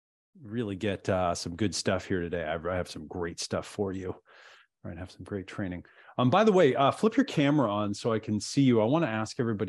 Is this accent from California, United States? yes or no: no; Oregon, United States; I grew up in Oregon, okay? I grew up in Oregon, which is, yes, Diana, I grew up in Oregon.